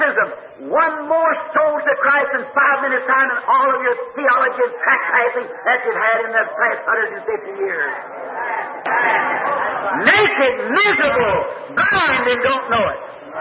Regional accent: Jeffersonville, Indiana, United States; I said, I'm from Jeffersonville, Indiana.

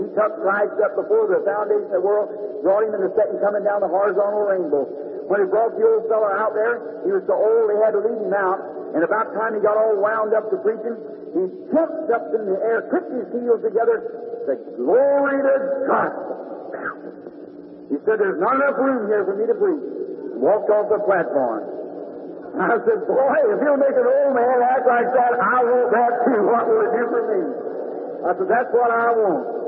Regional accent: the South, United States; I'm a Southerner too.

